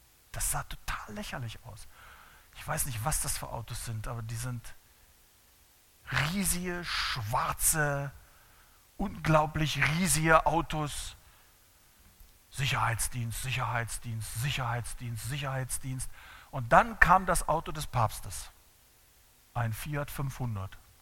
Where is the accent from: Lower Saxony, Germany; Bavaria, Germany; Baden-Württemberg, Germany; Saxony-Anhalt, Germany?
Saxony-Anhalt, Germany; Schönebeck; Schönebeck an der Elbe, ein kleiner Ort, klein siehst du mich nicht, in Sachsen-Anhalt, Provinz.